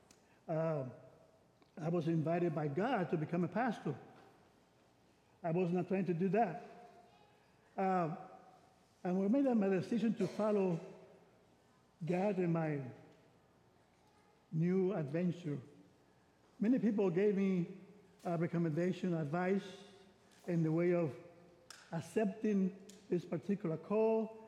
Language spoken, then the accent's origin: English; Puerto Rico; English is a second language; now in Springfield, United States; he knew that I was coming from Puerto Rico to Springfield, Missouri, to face a new dynamics of studying English.